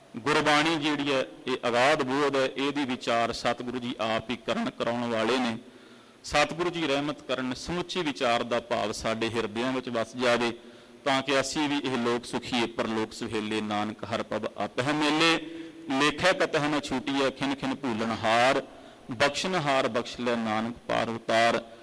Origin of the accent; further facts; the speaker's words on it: Punjab, India; born there; ਅਸੀਂ ਗੁਰਸਿੱਖਾਂ ਦੇ ਘਰੇ ਜਨਮ ਲਿਆ, ਅਸੀਂ ਪੰਜਾਬ ਦੀ ਧਰਤੀ 'ਤੇ ਜਨਮ ਲਿਆ।